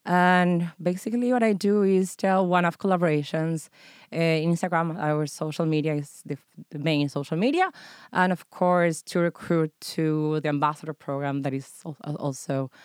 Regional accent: Córdoba, Argentina; now in Tel Aviv, Israel; I'm from Cordoba, Argentina. I arrived here to the city, Tel Aviv, about 2 years ago.

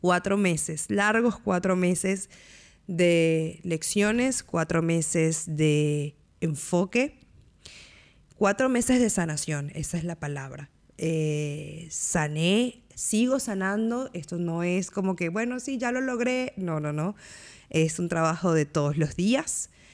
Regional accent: Venezuela; now in Montevideo, Uruguay; yo soy venezolana, pero resido en Montevideo, en Uruguay, que es mi nuevo hogar, pero no había vuelto a Venezuela después de 6 años que emigré.

